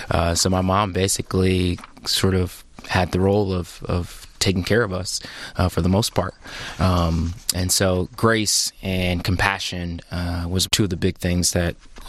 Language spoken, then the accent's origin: English; Detroit, Michigan, United States; born there; No, I was born in 1986 in Detroit. And my parents, we moved to the suburbs when I was like five or six.